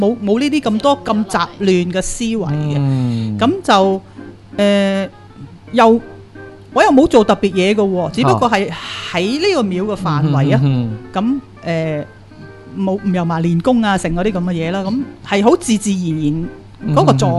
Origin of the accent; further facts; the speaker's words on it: China; 譬如我哋中国人啊或者有时接触宗教啊成日都讲话啊极乐啊极乐咁样